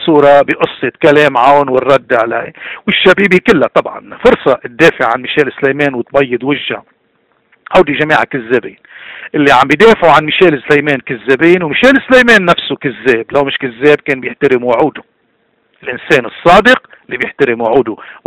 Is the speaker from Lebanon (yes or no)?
yes; Lebanon; ونحن كلبنانيين في حال هالمفاوضات هيدي كملت صار في عملية سلام، شو مصير النص مليون فلسطيني الموجود في موجودين في لبنان؟